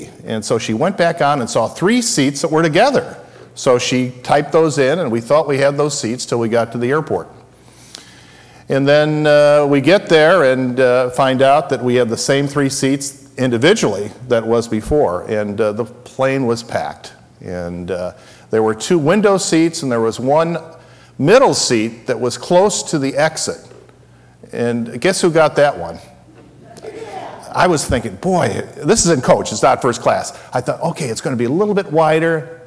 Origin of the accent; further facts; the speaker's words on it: Chicago, Illinois, United States; had a chance to go back to Chicago, which is my hometown, and still have relatives that live in the suburbs there.